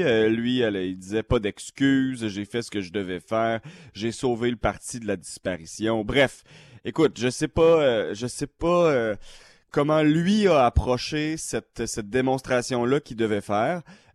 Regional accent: Ottawa, Ontario, Canada; born there; Bien, je suis né à Ottawa. Je suis né à l'hôpital Montfort.

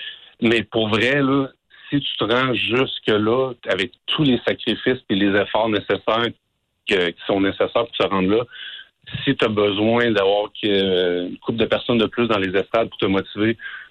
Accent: Quebec City, Quebec, Canada; Puis, tu sais, je viens de Québec, la neige, puis tout ça, Ottawa, c'est pareil, c'est facile.

